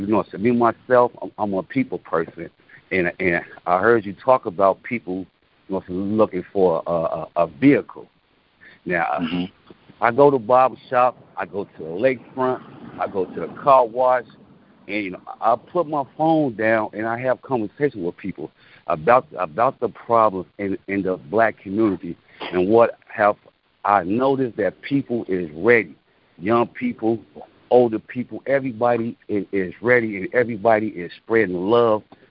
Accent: Chicago, Illinois, United States; I've been on a call for an hour and 30 minutes now, and I'm from Chicago.

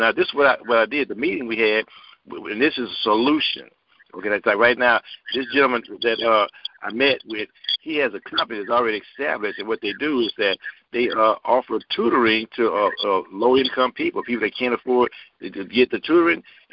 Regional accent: Beaumont, Texas, United States; I'm from Beaumont, Texas. I'm 90 miles away from her.

